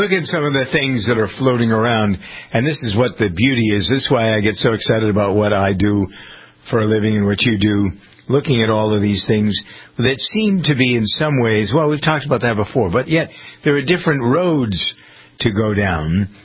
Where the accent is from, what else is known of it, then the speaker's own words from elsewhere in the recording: United States; I'm worked up because I don't feel like, as an American, I really know what's going on.